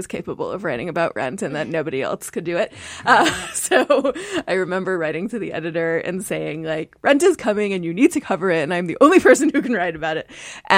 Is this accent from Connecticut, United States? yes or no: yes; Connecticut, United States; but I'm from Connecticut, outside Hartford, and the Hartford Current used to have kind of a back page of its art section that was all written by high school students